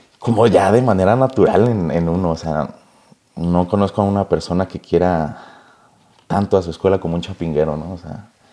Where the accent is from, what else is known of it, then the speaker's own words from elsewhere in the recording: Texcoco, State of Mexico, Mexico; Y yo, no, pues soy de aquí de Texcoco.